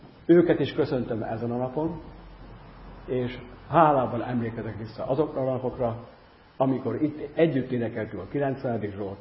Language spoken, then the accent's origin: Hungarian; Kapuvár, Győr-Moson-Sopron, Hungary; Hasonlóan van ez odahaza Kapuváron nálunk is. Ott mindkét vallás szórványgyülekezetben él